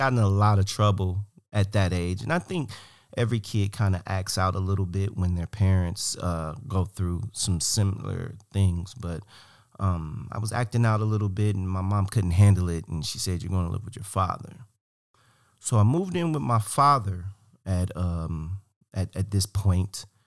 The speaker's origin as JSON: {"language": "English", "town": "Cleveland", "region": "Ohio", "country": "United States", "tie": "born or raised there", "said": "When we talk about who I am, I grew up in Cleveland, Ohio."}